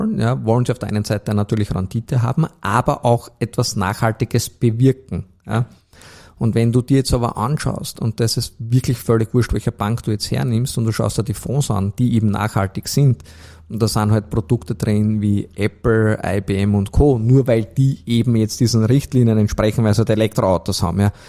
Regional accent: Austria; Also muss man wirklich stolz sein als Österreicher

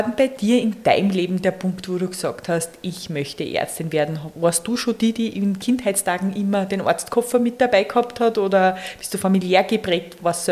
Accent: Upper Austria, Austria; Als Oberösterreicherin muss ich einfach sagen, die perfekte Wahl.

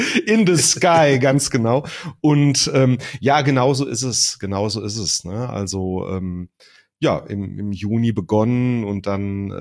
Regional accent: North Rhine-Westphalia, Germany; wie man das bei uns im Ruhrpott sagt

